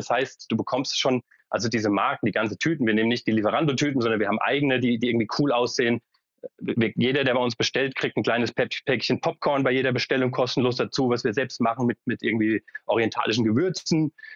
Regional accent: Frankfurt, Hesse, Germany; now in Berlin, Germany; ich komme selbst aus Frankfurt, bin jetzt wieder in Berlin

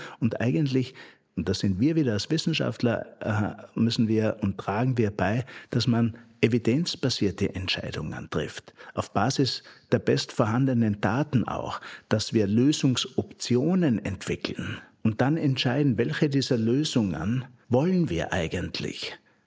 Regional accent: Styria, Austria; born there; in meiner eigenen Heimat, wo ich geboren bin, in der Obersteiermark

